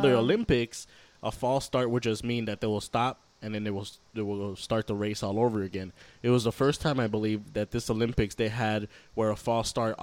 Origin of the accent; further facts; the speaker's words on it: Puerto Rico; I was following Puerto Rico a lot because I'm from Puerto Rico.